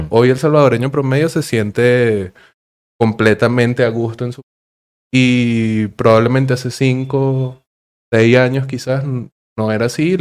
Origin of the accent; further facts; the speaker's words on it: Venezuela; porque es que yo también soy un venezolano promedio